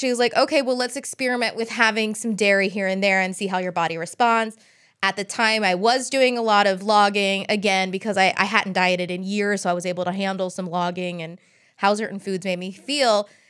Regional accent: Southern United States, United States; As a Southerner, you're not supposed to say fart.

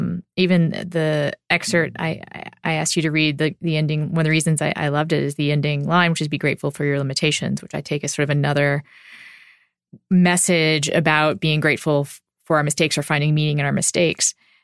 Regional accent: Austin, Texas, United States; I'm from Austin, though. Yeah. So Austin is of course a little bit of a place.

